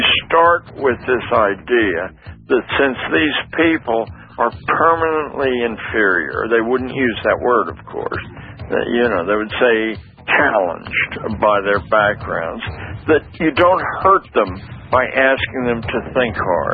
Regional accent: Pennsylvania, United States; But I grew up in the Scotch-Irish part of western Pennsylvania around Pittsburgh

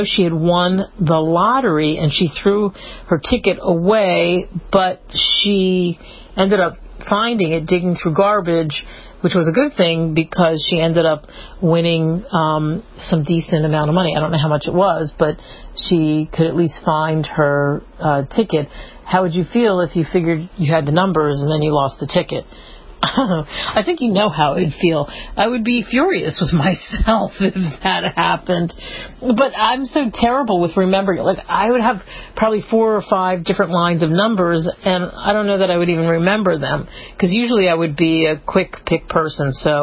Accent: Chicago, Illinois, United States; moved away as an adult; now in Austin, United States; I grew up in Chicago, as you know, before I went to school in Austin and decided I was going to stay.

